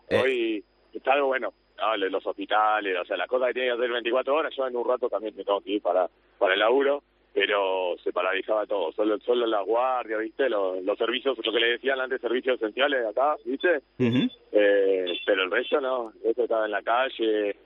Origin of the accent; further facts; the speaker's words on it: Argentina; es muy difícil, si no sos argentino, si no vivís acá, tratar de comprender lo que es, que es una locura linda, ¿entendés?